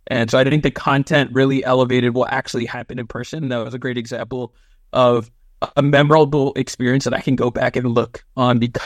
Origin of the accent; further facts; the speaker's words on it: Boston, Massachusetts, United States; I'm from Massachusetts. I'm from Boston.